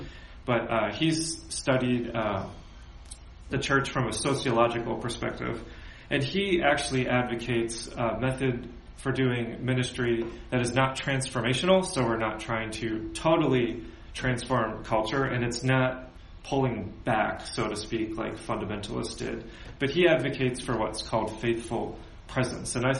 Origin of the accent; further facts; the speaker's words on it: United States; So as an American, I can go to Mexico